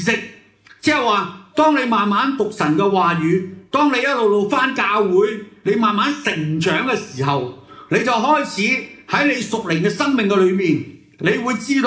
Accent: Hong Kong; 我们香港人的教导就是读好些书咯

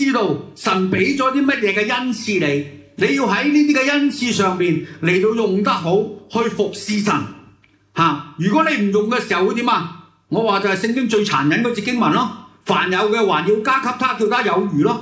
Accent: Hong Kong; 我们香港人的教导就是读好些书咯

